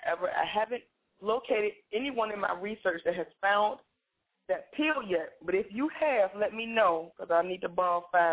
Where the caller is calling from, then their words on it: Delaware, United States; From VA tonight. I'm coming from Delaware.